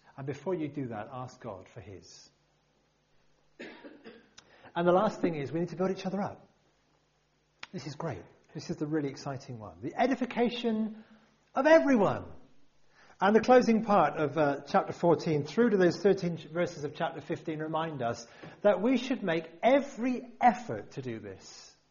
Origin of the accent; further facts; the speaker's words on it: United Kingdom; We're British. We're very good at looking great and being nice and being together and it's all lovely.